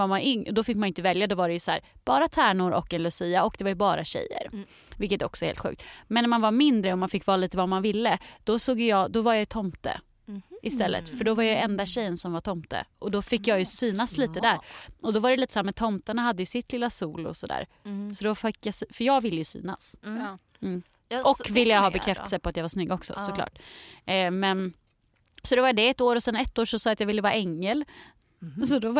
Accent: Linköping, Östergötland, Sweden; i Linköping där jag kommer ifrån

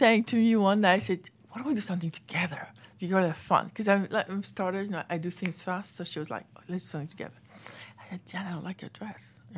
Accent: Paris, Île-de-France, France; English is a second language; In Paris.

